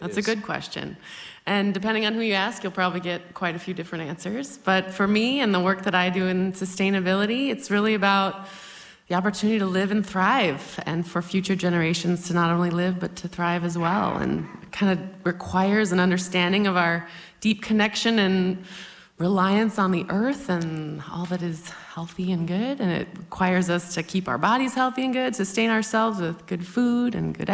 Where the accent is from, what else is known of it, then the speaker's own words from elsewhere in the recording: Turtle River, Minnesota, United States; Well, I've been fortunate to be born and raised in Bemidji, actually just north of Bemidji in Turtle River, beautiful Turtle River.